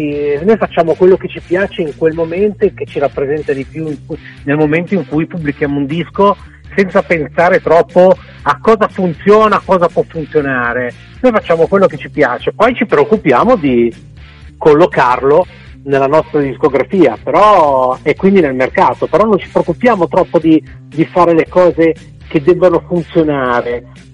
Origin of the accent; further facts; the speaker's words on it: Genoa, Liguria, Italy; Ah, sì, siamo di Genova, ecco.